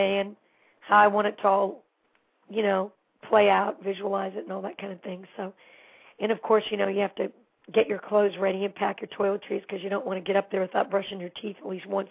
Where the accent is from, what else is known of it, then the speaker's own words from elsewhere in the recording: Poland, Ohio, United States; I came from Poland, Ohio, which is by Youngstown, and always was involved in musical theater as a kid.